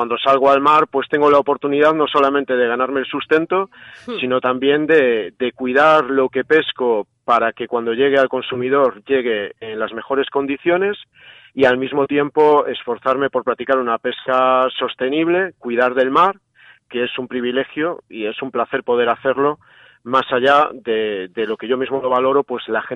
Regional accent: Porto do Son, Galicia, Spain; de mi familia, de mis abuelos, de mi pueblo, de Queiruga, de Porto do Son, de la gente que trabaja en el mar

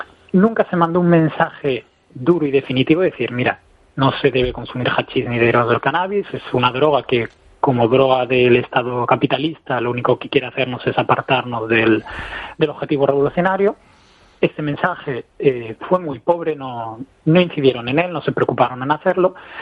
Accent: Asturias, Spain; no soy vasco, soy asturiano, entonces digamos que de alguna forma que soy una persona externa que ha ido al País Vasco a estudiar este tema

